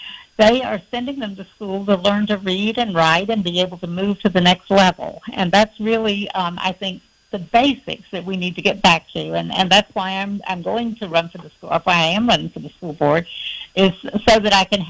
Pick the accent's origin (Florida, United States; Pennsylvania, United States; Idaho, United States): Florida, United States; But I was from Duval County